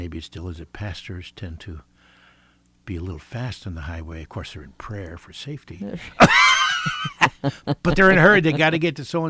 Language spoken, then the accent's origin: English; New York, United States; Let me tell you, and I'm from New York, never in my life have I seen such a breadth of humanity.